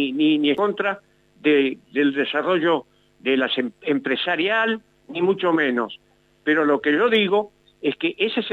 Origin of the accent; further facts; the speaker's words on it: Esquel, Chubut, Argentina; moved away; Mire, yo vengo de la cordillera. Hace 30 y tantos años que me fui de Esquel, pero la cordillera la tengo muy, la provincia la tengo muy recorrida en todos sus lugares, hasta los más recónditos de Chubut.